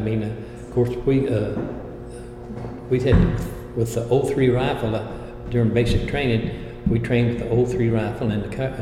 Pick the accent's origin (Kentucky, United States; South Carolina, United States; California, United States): Kentucky, United States; Irvine; They have one in Irving. That's where my hometown is.